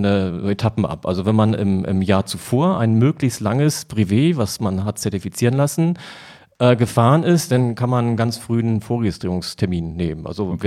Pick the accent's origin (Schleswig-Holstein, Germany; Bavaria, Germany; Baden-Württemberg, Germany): Schleswig-Holstein, Germany; Also wenn ich jetzt als Schleswig-Holsteiner